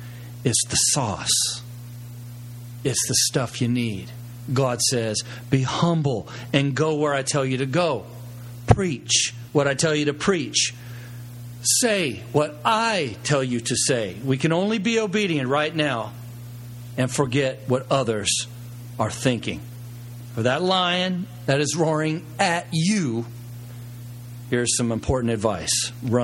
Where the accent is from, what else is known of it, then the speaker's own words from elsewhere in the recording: the South, United States; And I grew up in the South, so I can use that word.